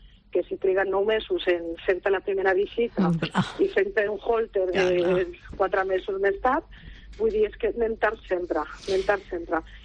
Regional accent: Barcelona, Catalonia, Spain; Perquè els que som de Barcelona, doncs encara

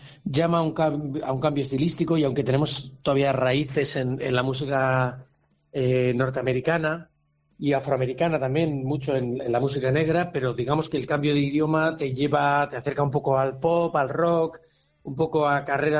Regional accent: Madrid, Community of Madrid, Spain; a raíz de volver a Madrid, que es mi ciudad natal, me establecí aquí con músicos con los que ya tocaba.

